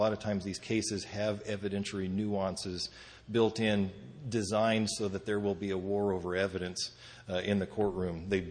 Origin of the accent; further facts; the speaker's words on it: Idaho, United States; because here we are way out in Delaware, and we're from Idaho